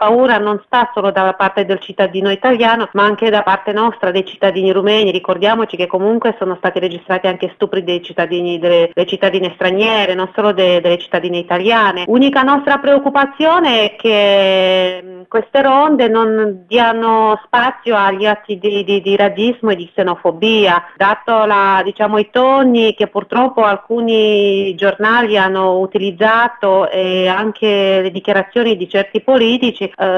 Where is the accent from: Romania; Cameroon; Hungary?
Romania; quando noi come rumeni siamo rimasti un po' delusi